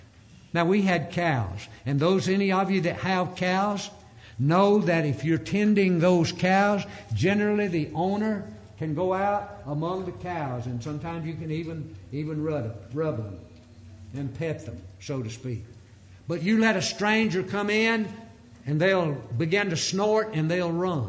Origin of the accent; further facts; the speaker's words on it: Mississippi, United States; Today, three times he preached in the home congregation where I grew up in North Mississippi and took Doris and Clint along with him.